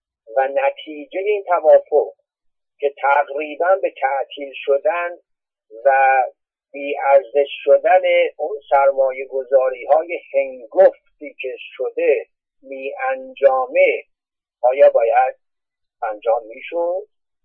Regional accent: Iran; من شدیداً معترض این رفتار هستم به عنوان یک ایرانی.

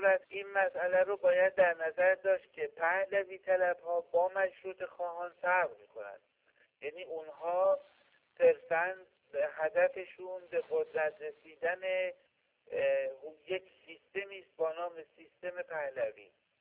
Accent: Iran; من هم به عنوان یک ایرانی امیدوارم که روزی به این نتیجه برسیم که باید همبستگی ملی ایجاد شود.

